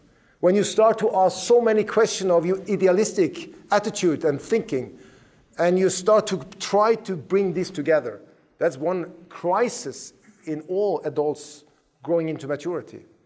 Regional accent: Norway; English is a second language; I'm coming from Norway.

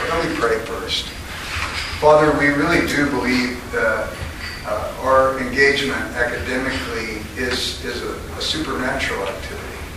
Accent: Los Angeles, California, United States; I grew up in South Central Los Angeles. When I was a boy, I used to take a gun to school, and it was crazy, and people in my area didn't go to college.

